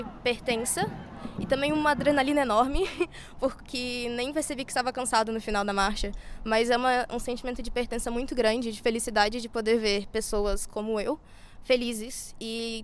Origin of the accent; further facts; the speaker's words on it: Brazil; now in Covilhã, Portugal; tenho 18 anos, sou brasileiro, moro aqui em Covilhã.